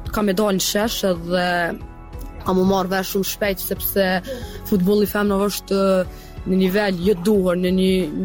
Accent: Skenderaj, Mitrovica District, Kosovo; Jo, unë jam nga Drenica, nga Skënderaj.

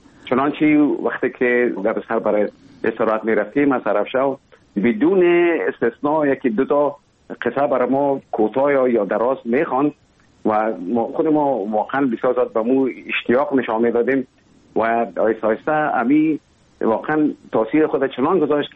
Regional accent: Kabul, Afghanistan; born there; اصلا زادگاه من کابل است، ولی همونطور که گفتم زیاد ما در ولایت هم بودیم

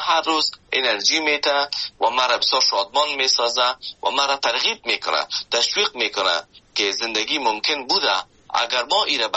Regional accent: Afghanistan; now in Canada

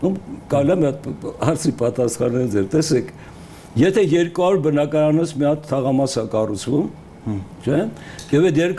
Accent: Yerevan, Armenia; որպես Երևանցի

